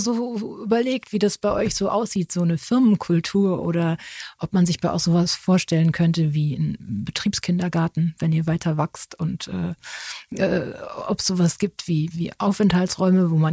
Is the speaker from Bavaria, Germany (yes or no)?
no; Hamm, North Rhine-Westphalia, Germany; ich komme aus Hamm, also ich komme aus dem Pott.